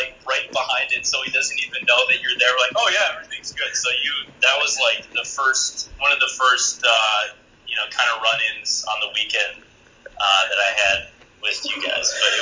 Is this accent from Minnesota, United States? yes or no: yes; Minnesota, United States; kind of being a Minnesotan where, you know, there's no such thing as having a mean bone in your body.